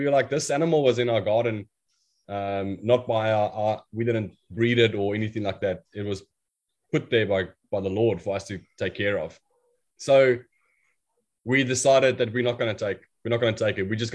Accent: South Africa; now in Australia; We don't know these animals because we're from South Africa.

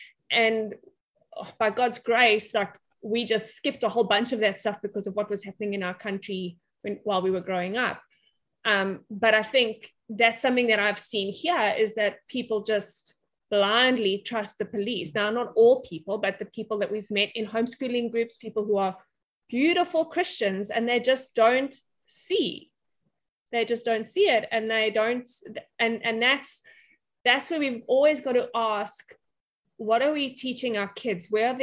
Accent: South Africa; we grew up in South Africa before the referendum. So like we were already over the age of seven before South Africa became a democracy.

